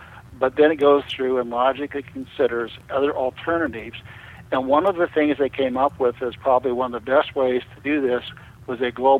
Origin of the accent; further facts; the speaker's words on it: Pocatello, Idaho, United States; born there; I was born in Pocatello, Idaho, and although I've spent most of my life in urban types of areas, I've been in and out of Idaho and Montana, Wyoming, Oregon, Washington all my life.